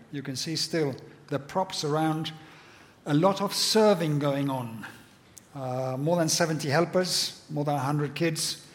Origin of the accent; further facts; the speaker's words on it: Valladolid, Castile and León, Spain; also born or lived in Madrid; I was born actually in Madrid, British missionary parents here in Spain. Brought up in Valladolid, which is just north of the mountains.